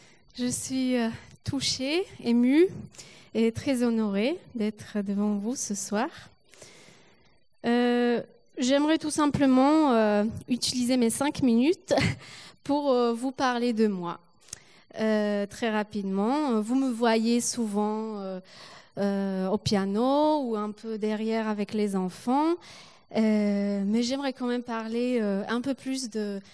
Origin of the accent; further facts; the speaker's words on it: Poland; French is a second language; now in France; je pense qu'en tant que Polonaise, j'ai aussi quelque chose à apporter ici, en France, avec mes valeurs, mon éducation, avec comment moi j'ai grandi et ce que j'ai vécu.